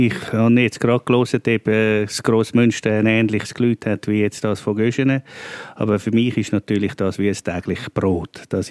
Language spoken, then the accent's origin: German; Zurich, Switzerland; Ich bin in der Enge aufgewachsen, hier in Zürich.